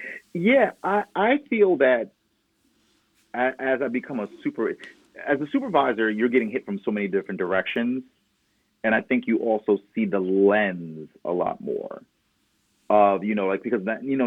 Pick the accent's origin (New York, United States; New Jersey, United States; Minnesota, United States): New Jersey, United States; Even growing up in New Jersey, living in the suburbs, you know, it's been rough.